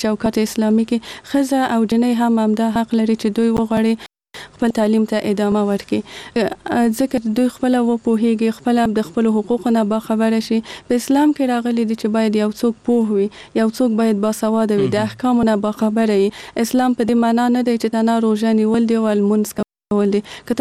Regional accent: Kabul, Afghanistan; زه په کابل کې زیږیدلې یم او دلته مې ژوند کړی.

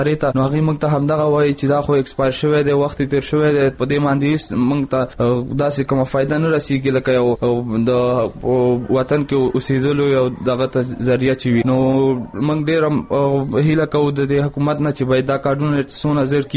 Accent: Afghanistan; now in Pakistan

